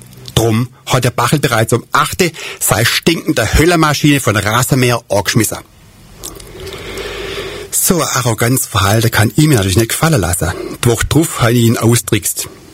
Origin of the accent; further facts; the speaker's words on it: Bad Boll, Baden-Württemberg, Germany; damit alle wissen, woher ich komme aus Bad Boll